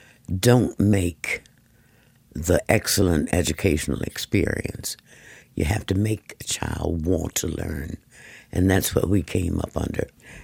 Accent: Charlottesville, Virginia, United States; I was born in Charlottesville. All my public school education was here in Charlottesville, first at all-black Jefferson Elementary School and then all-black Burleigh High School, which was an excellent school.

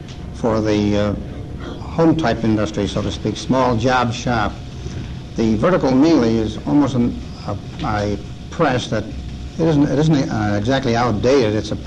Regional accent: Buffalo, New York, United States

